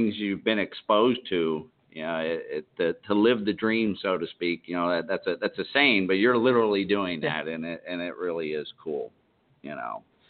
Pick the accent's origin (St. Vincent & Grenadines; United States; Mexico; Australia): United States; Pittsburgh, Pennsylvania; moved away as an adult; I grew up in Pittsburgh, and I moved here 2 days before I started the police academy